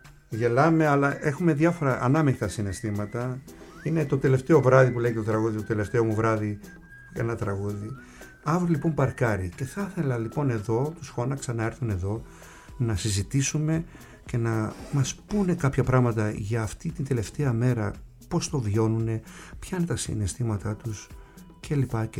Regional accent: Kasos, South Aegean, Greece; θέλω να τιμήσω και λίγο το νησί μου, το νησάκι μου, την Κάσου, και εκείνο βγάζει ναυτικούς.

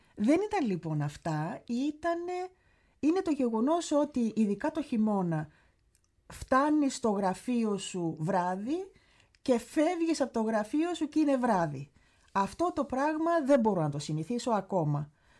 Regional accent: Greece; now in Czechia; Και θα έλεγα ότι όλοι οι άλλοι Έλληνες που βρέθηκαν την ίδια εποχή με τότε που πήγαμε εμείς

